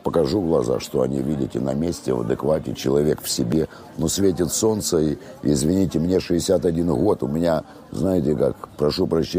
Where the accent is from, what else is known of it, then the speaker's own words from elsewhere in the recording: Kyiv, Ukraine; Мне, понимаете, я родился в Украине, киевлянин коренной.